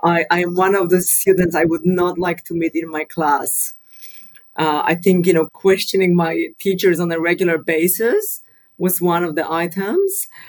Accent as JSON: {"language": "English", "country": "Poland", "tie": "born or raised there", "also_born_or_lived": "Netherlands", "moved": "yes", "said": "So I was born and raised in Poland, but then I moved to the Netherlands."}